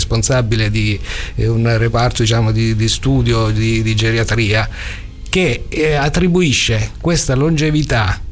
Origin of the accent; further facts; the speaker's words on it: Calabria, Italy; Il mio paese di origine calabrese, un paesino di 3.000 abitanti, è diventato famoso ormai in televisione perché praticamente è un paese di centenari.